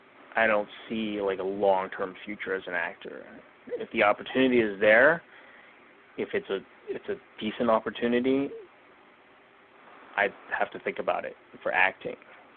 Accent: Virginia, United States; also born or lived in Boston; I've lived in Boston. I came from Virginia.

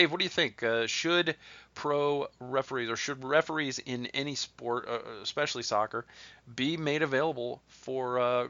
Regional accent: Columbus, Ohio, United States; born or raised there

